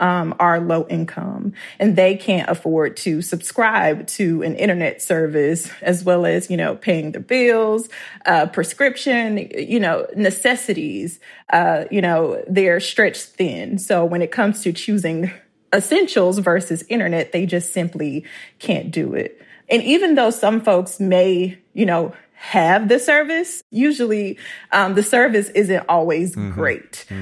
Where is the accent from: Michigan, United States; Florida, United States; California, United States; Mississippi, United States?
Mississippi, United States; I thought about my experience when I lived in Mississippi, which is my home state